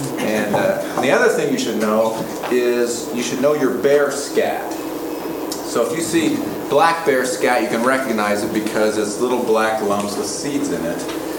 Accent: Montana, United States; But we're from Montana.

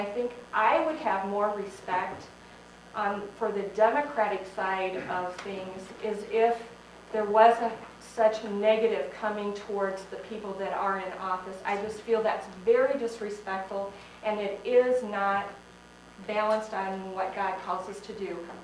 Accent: Michigan, United States; now in Iowa, United States; from Iowa also. Grew up in Michigan, lived in Iowa. We lived in Vegas, Phoenix, Tucson, back to Vegas, been over a 10-year period of time. Now we're back to Iowa

